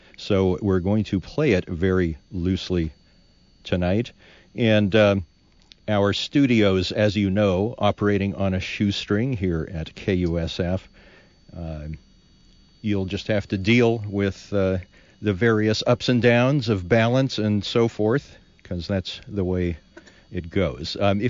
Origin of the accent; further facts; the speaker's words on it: Berkeley, California, United States; I suppose I should say … from Berkeley